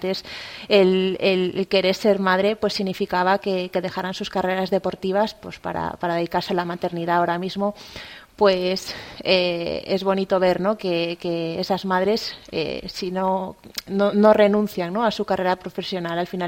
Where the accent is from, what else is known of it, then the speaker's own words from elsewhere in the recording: Aldán, Galicia, Spain; aquí en Galicia, bueno, yo soy de Aldán, de Cangas do Morrazo, vivo en Ogrove, pero entreno en Pontevedra.